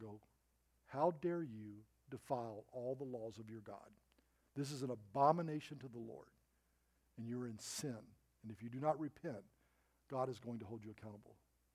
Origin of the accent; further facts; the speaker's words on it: Arkansas, United States; now in California, United States; I mean, I grew up in Arkansas, folks, when we didn't lock our doors at night.